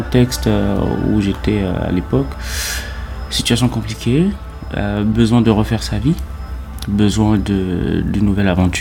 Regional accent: Gabon; first language Fang; French is a second language; À part ma langue natale, le fan. Ça s'écrit avec un F, F-A-N-G. Et c'est la langue majoritaire du Gabon, quoi.

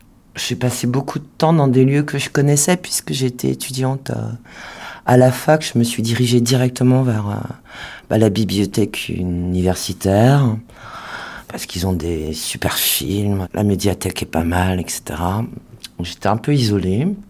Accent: Rennes, Brittany, France; born there; C'est ça, je suis née à l'Hôtel Dieu.

